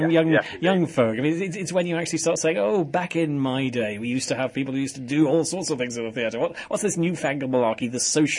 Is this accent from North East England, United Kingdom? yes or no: yes; Middlesbrough, North East England, United Kingdom; born there; I was born in Middlesbrough